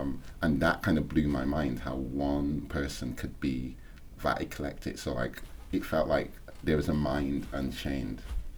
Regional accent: Barbados; And I grew up in Barbados

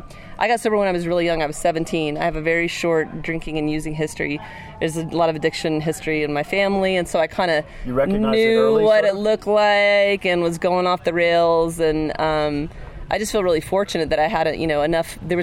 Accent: Alabama, United States; No, I grew up in Alabama.

